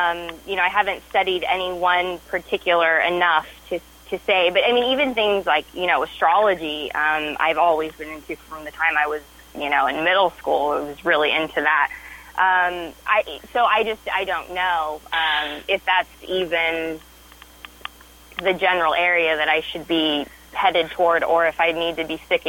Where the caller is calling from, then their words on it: California, United States; I'm from California.